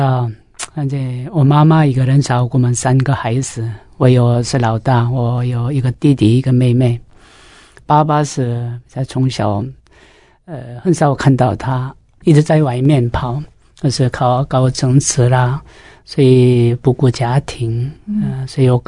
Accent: South Korea; Chinese is a second language; 我是在韩国的中南部出生在那里，我们家也是一些佛教的一些家庭，也是一些儒教的一些思想，这样的长大的。

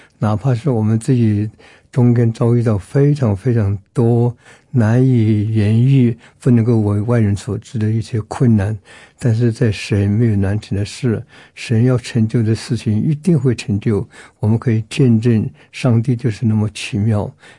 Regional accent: Myanmar; now in Taiwan; 我是来自于缅甸，民国54年来，那么在师大读书，那么58年毕业

